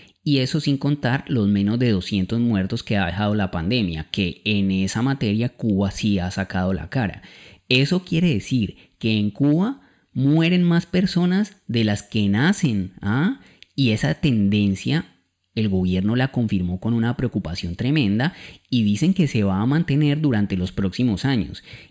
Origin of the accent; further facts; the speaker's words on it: Colombia; nosotros les contamos pues que somos de Colombia